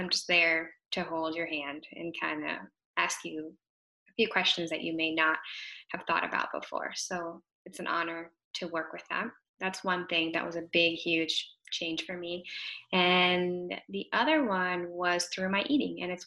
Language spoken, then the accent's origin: English; Venezuela; I'm originally from Venezuela. And so right after I graduated from college, where I studied marketing and PR, I moved back to Venezuela for 2 years.